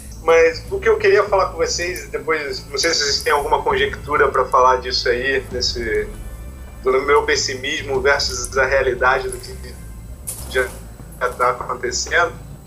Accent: Rio de Janeiro, Brazil; porque como eu vim do Rio de Janeiro, né?

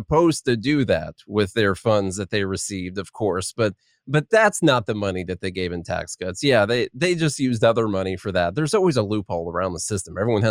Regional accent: Illinois, United States; moved away as an adult; now in Nashville, United States; So I am from Illinois, but I did flee there and go to Nashville about 10 years ago.

